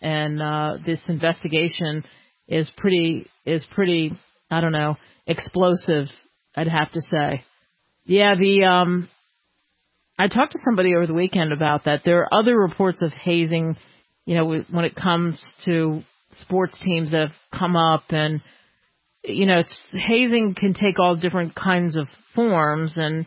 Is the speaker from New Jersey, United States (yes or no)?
yes; New Jersey, United States; Here's one from Kevin, listening to us in the Garden State, my home state.